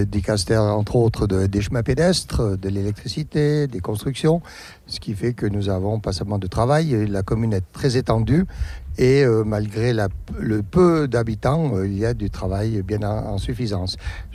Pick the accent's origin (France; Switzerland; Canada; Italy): Switzerland; Martigny, Valais; also born or lived in Trient; Et ensuite, j'ai déménagé à Martigny avec mes parents. J'ai passé toute ma vie à Martigny, donc à 20 km, à l'école.